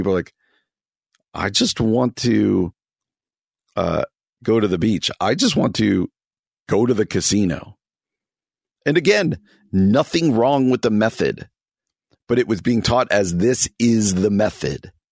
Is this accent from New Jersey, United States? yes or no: yes; New Jersey, United States; I grew up in New Jersey.